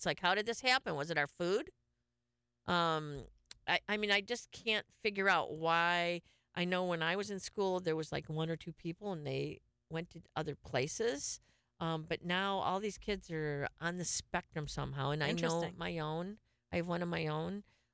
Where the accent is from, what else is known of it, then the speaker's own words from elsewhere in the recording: Michigan, United States; Okay, I'm from Michigan.